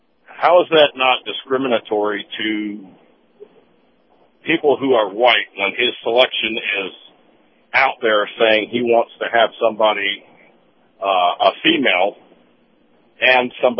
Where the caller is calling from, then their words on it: Florida, United States; Yes, I'm southbound in Florida.